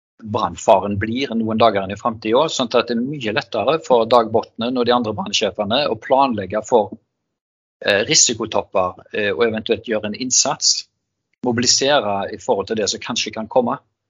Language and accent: Norwegian; Haugesund, Rogaland, Norway; Jeg er fra Haugesund.